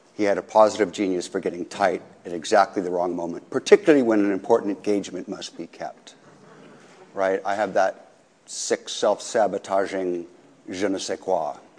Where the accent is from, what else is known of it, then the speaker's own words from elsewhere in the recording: Walnut Creek, California, United States; of which one of them was my first girlfriend growing up in Walnut Creek